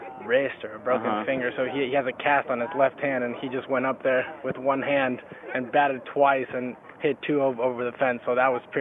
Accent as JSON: {"language": "English", "town": "Tijuana", "region": "Baja California", "country": "Mexico", "tie": "born or raised there", "also_born_or_lived": "San Diego, United States", "said": "And I was born in San Diego, but then I lived in Tijuana until I was 8, then moved to San Diego until I was 14, then moved back to Tijuana from like 14 to 18 all throughout high school."}